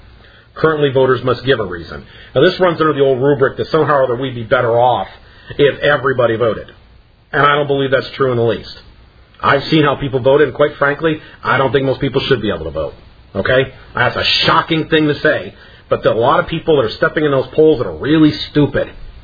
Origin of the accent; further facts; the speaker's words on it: Ohio, United States; something that's going on in my home state of Ohio, which is making national news.